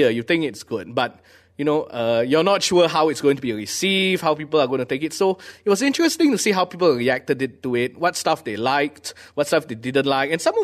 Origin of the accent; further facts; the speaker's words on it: Malaysia; my theory is I'm Malaysian. I lived my whole life in... Okay, I went overseas for a year to study, but other than that, I've lived almost 30 years in Malaysia. So I'm Malaysian.